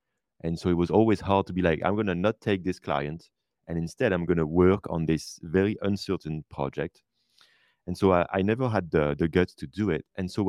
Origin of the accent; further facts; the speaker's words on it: France; English is a second language; I was working remotely from my hometown in France.